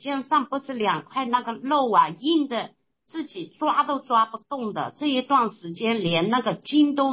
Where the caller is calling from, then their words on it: Zhejiang, China; 我是浙江的。